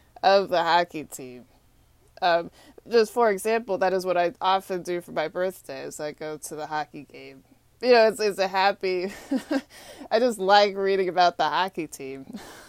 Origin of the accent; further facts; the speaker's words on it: Texas, United States; I love hockey. I grew up in Texas. It's so hot there.